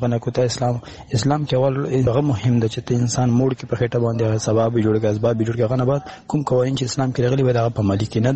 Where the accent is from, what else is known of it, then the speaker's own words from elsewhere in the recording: Afghanistan; now in United Arab Emirates; لربی متحده اماراتونه. زه د یو افغان په حیث